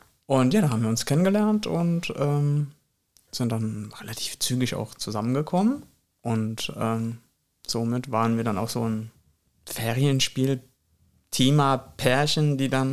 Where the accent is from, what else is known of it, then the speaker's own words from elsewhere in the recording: Königstädten, Hesse, Germany; also born or lived in Flörsheim am Main; Aufgewachsen bin ich in Königstetten tatsächlich geboren, Flörsheim am Main.